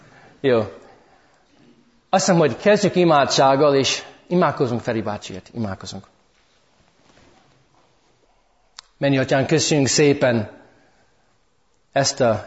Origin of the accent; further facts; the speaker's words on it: United States; now in Hungary; vannak sokan, akik nem ismernek engem, tehát eredetileg amerikai vagyok, jó? Amerikából jöttem, de most már több mint 10 éve lakok itt Magyarországon.